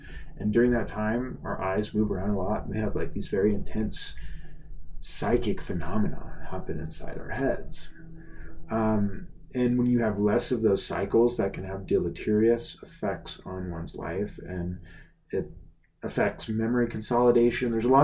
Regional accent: Colorado, United States; where you can even get some that are sourced from Colorado, which is my home state right here.

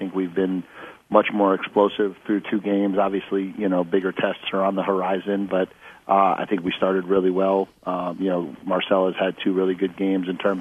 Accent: East Coast, United States; I grew up on the East Coast in a Catholic family, and so I know what Notre Dame was.

